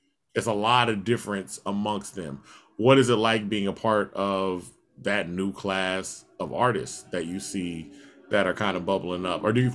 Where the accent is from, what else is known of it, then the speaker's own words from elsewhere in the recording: Houston, Texas, United States; oh, but I'm from Houston.